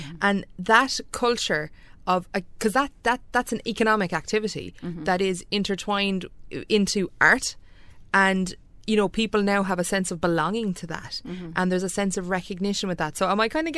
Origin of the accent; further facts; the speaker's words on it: County Clare, Ireland; I come from West Clare